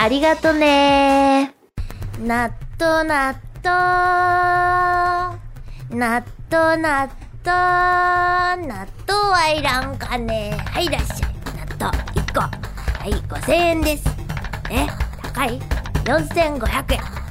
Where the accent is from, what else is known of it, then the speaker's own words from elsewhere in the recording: Aichi, Japan; 愛知県から来てくれてる。私の出身地じゃないの